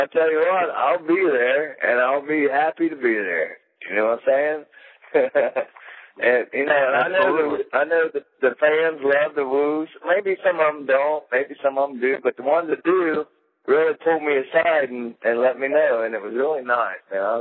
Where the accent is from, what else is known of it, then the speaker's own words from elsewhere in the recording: Colton, Ohio, United States; I grew up in Jackson County, which is Southern Ohio, a little town called Colton, Ohio, 600 people.